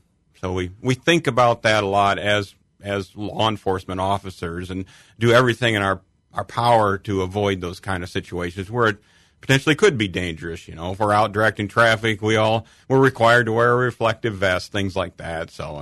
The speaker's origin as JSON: {"language": "English", "region": "Michigan", "country": "United States", "tie": "born or raised there", "moved": "yes", "lives_now": "Galesburg, United States", "said": "I grew up in Michigan."}